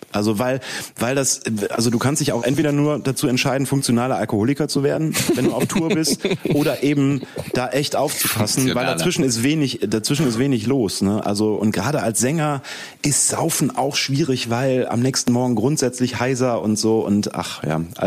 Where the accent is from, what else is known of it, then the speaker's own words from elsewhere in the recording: Eifel, Germany; Also, ne, ich bin in der Eifel aufgewachsen.